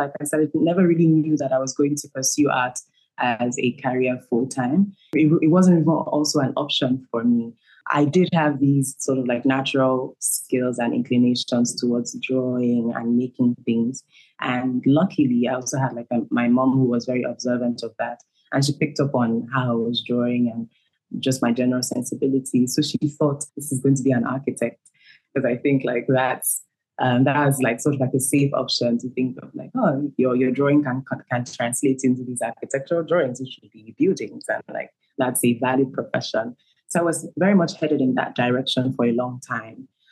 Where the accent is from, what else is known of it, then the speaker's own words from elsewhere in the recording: Nigeria; Well, I think like practicing as a Nigerian artist isn't the easiest journey to embark on.